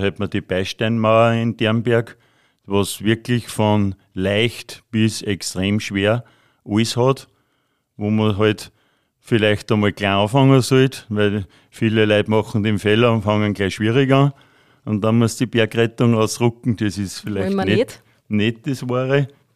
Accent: Bad Hall, Upper Austria, Austria; Ich bin aus Bad Hall. Ich habe da ein Restaurant gehabt, habe nicht immer so viel Zeit gehabt wie jetzt als Pensionist.

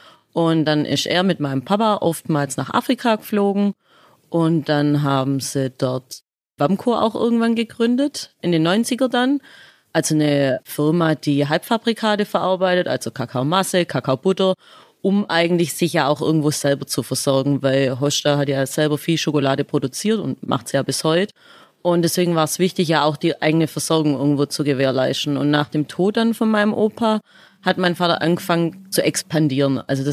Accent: Baden-Württemberg, Germany; accent: Swabian; ich bin eigentlich Schwabe. Deswegen habe ich auch den Dialekt, weil ich aus dem Ostalbkreis komme und nicht aus dem Hohenloher Kreis. … mit 34 Jahren

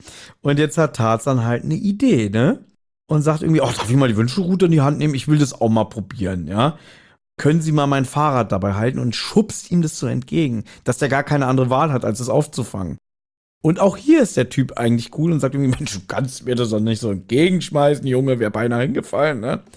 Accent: Berlin, Germany; Kann ich nur bezeugen, so sind wir Berliner.

